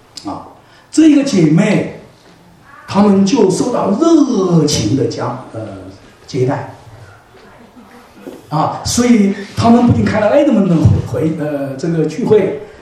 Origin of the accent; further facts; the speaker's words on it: Hong Kong; 我们香港人比较了解一点